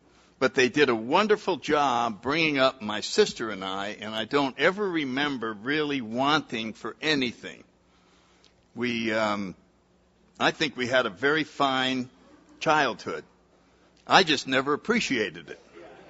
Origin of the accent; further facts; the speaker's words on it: New Haven, Connecticut, United States; So anyway, I grew up in New Haven, Connecticut. I was born in 1931, so if you do the math, in a few weeks I'll be 80.